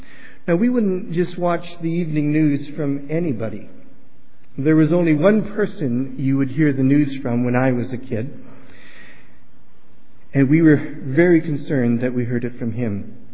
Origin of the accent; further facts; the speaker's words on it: Windsor, Ontario, Canada; From the time I was a little boy growing up in Windsor, Ontario, until literally the day I left to get married